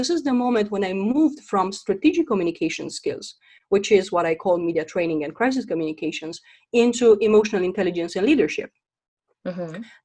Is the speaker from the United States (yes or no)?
no; Romania; In fact, I come from Romania.